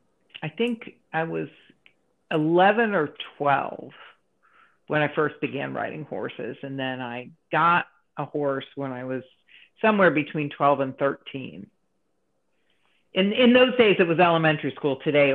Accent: Dayton, Ohio, United States; moved away; Dayton, Ohio.

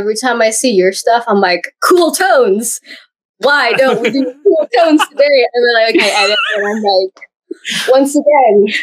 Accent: Oregon, United States; I grew up in Oregon, so it's like, I want a rock.

